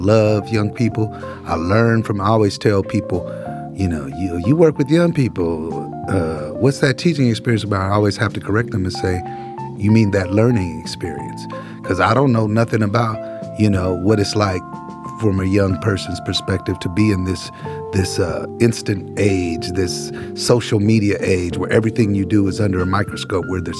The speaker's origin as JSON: {"language": "English", "town": "Oakland", "region": "California", "country": "United States", "tie": "born or raised there", "said": "I grew up in East Oakland."}